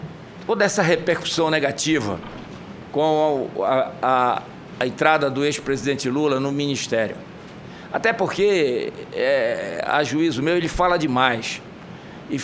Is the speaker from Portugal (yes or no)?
no; Brazil; gostaria de ouvir também de Vossa Excelência a sua opinião sobre essa perspectiva que eu espero, como brasileiro, que não venha a acontecer.